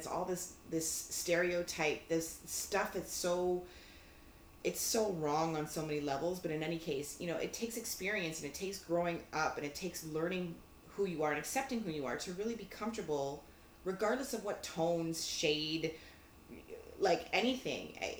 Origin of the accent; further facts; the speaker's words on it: Brampton, Ontario, Canada; like I was born right down the street. Mm-hmm. So if somebody's asking me, I can say, well, I'm from Brampton. I'm from Canadian.